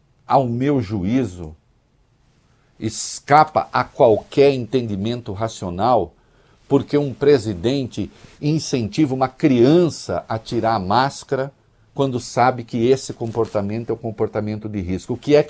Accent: Brazil; me escandaliza como brasileiro lembrar que se não fosse o Supremo

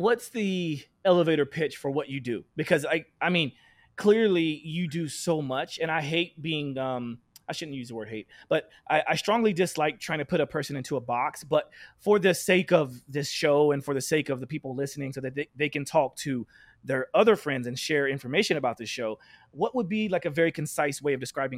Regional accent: Oklahoma, United States; And I'm from Oklahoma. So yeah, I was like, oh man, we got to meet in person.

